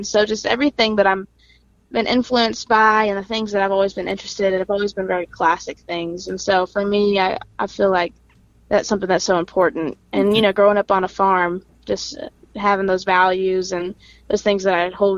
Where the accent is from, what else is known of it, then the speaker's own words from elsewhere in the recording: Navasota, Texas, United States; also born or lived in Conroe; Yep, I am from Navasota. I claim that as home. I was actually born, I guess, Conroe Woodlands area, but I grew up on a farm outside Navasota.